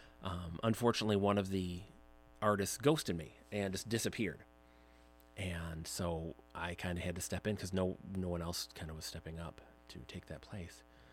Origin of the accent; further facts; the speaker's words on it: Michigan, United States; and I'm from the Mitten